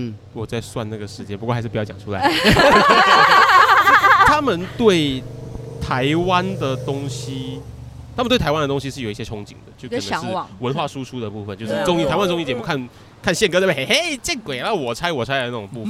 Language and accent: Chinese; Malaysia; 可是毕竟我是在马来西亚出世长大